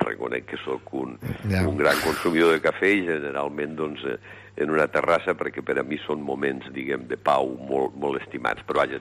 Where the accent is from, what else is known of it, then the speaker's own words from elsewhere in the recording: Lleida, Catalonia, Spain; Jo vaig néixer a Lleida.